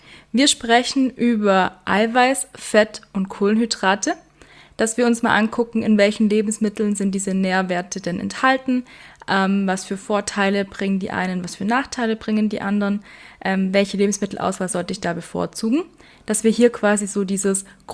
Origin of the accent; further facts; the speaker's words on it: Weißenhorn, Bavaria, Germany; ich komme aus Weißenhorn